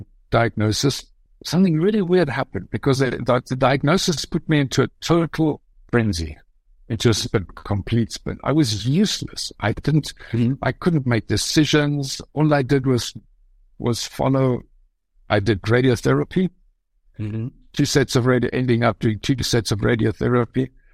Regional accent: South Africa; moved away as an adult; also born or lived in Germany / London; I grew up in South Africa. I studied photography there. I worked as a photographer as well. I am of German descent. I am German.

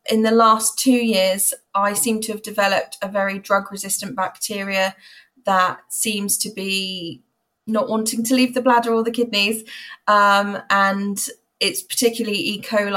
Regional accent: South East England, United Kingdom; I'm from Hampshire

